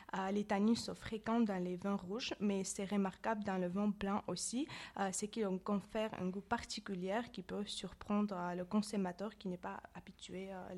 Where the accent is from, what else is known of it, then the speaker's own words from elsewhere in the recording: Georgia; French is a second language; now in France; je devais expliquer à tout le monde que je venais de Géorgie et ce n'était pas un État américain, mais simplement d'un pays Géorgie.